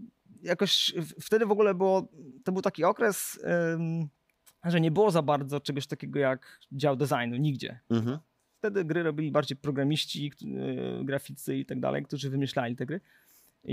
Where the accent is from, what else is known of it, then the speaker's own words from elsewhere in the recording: Węgrów, Masovian Voivodeship, Poland; ja pochodzę z mojego miasteczka, z Węgrowa